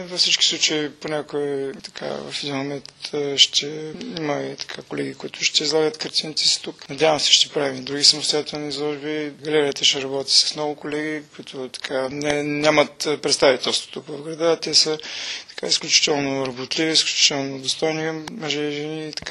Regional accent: Ruse, Ruse Province, Bulgaria; Аз съм си от Руси

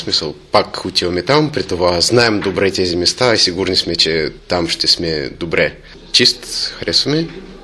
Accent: Russia; now in Dobrich, Bulgaria; Здравейте, аз съм от Русия по принцип. От 8 години живея тук. … Като цяло Добрич ми харесва

